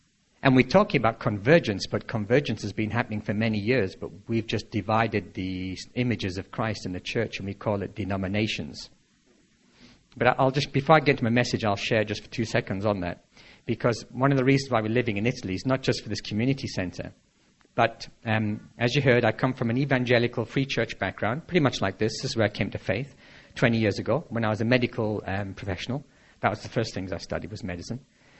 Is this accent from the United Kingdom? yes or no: yes; North East England, United Kingdom; My father's side's Irish, and we have a very strong Celtic groove in our family. I'm from the northeast of England, so I'm not English. I'm British.